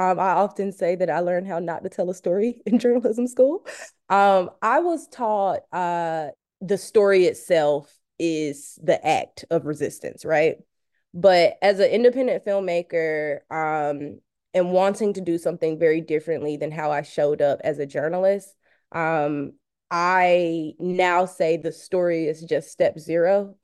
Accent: North Carolina, United States; So let me go back home. Growing up in Eastern North Carolina, you look around, it just looks rural, it looks country, it looks like there's nothing to do here.

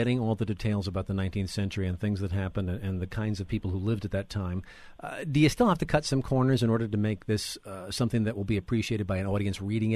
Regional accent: Coventry, Connecticut, United States; Just out of curiosity, where in Connecticut? Because I went to high school in Coventry.

